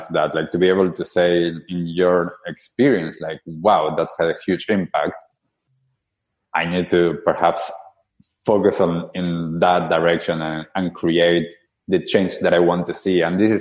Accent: Argentina; growing up in Argentina, you see that inequality in the street.

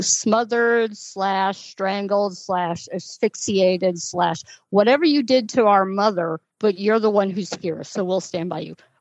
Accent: Washington, United States; Now, where I grew up in Washington is a large percentage Latter-day Saint.

